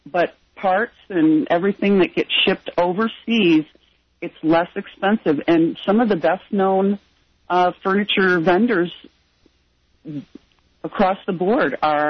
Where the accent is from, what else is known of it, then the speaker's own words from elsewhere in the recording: Detroit, Michigan, United States; Yeah, and even when I grew up in Detroit, and even when in the 70s and whatnot